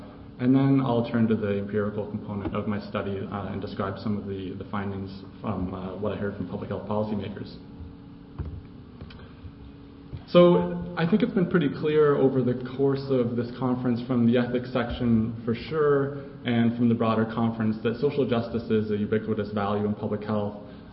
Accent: Canada; So I'm from Canada.

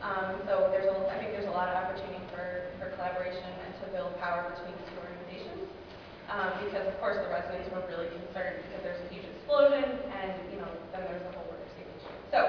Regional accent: Tonawanda, New York, United States; I'm from Tonawanda, New York, and we've used the bucket up there.

